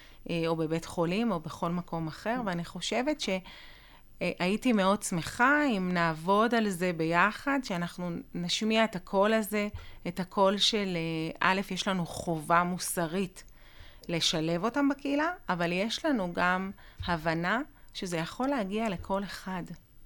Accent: Jerusalem District, Israel; אני במקור מאזור ירושלים

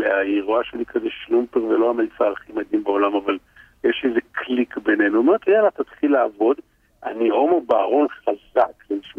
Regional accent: Kfar Yedidia, Central District, Israel

